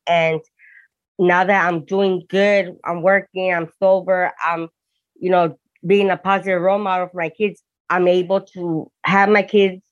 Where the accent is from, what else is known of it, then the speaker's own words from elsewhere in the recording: Hawthorne, California, United States; also born or lived in Torrance; I was born in Torrance, but raised in Hawthorne.